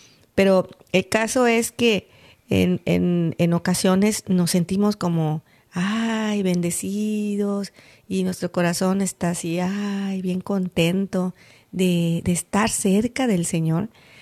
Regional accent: Yucatán, Mexico; yo soy de Yucatán.

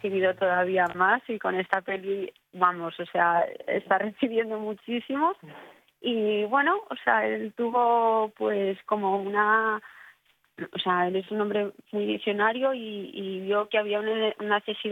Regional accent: Madrid, Community of Madrid, Spain; Estoy en Miami, pues mira, soy de Madrid, director de la película. Somos de Madrid y estamos ahora en Miami

